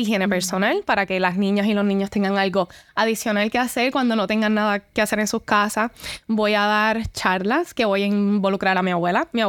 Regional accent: San Juan, Puerto Rico; Hay muchos residenciales en Puerto Rico y en el área de San Juan, mi pueblo

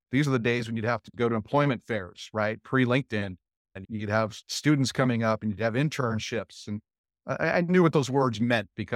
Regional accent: Roseville, California, United States; also born or lived in San Jose; So we moved from San Jose, Palo Alto area, Silicon Valley area, to Roseville, California. That's where I essentially grew up in my early teens and still live there today.

